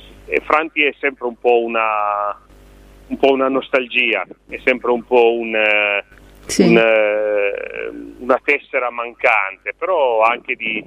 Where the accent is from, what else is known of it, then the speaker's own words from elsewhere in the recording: Turin, Piedmont, Italy; Io sono di Torino, quindi però per me è la città più bella del mondo.